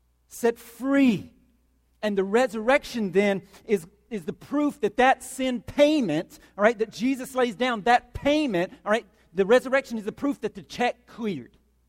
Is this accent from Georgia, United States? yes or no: yes; Georgia, United States; And if you're from Arkansas, I'm sorry, all right? I'm from Georgia, so I can't talk a whole lot. Down in Georgia right now, they're needing some water.